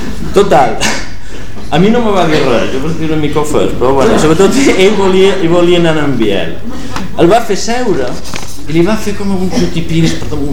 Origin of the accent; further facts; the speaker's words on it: Balearic Islands, Spain; aquell dia, com a bon mallorquins, vam fer una passejada